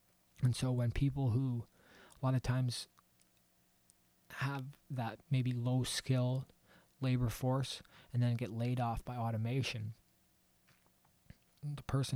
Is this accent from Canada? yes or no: yes; Canada; I don't know if I can donate as a Canadian